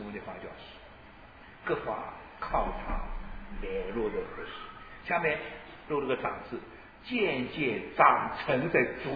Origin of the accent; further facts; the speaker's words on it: China; 我中国人是个大户家